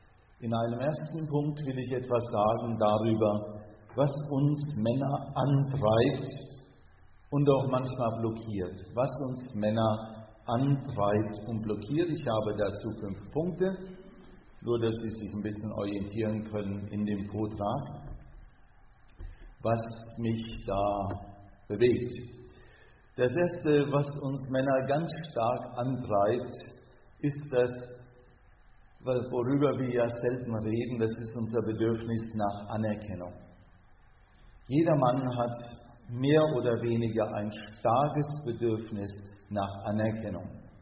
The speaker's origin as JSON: {"language": "German", "region": "Hesse", "country": "Germany", "tie": "born or raised there", "said": "Wir sind beide in der Nähe von Marburg aufgewachsen, auf dem Land. Wir leben auch seit über 25 Jahren wieder dort."}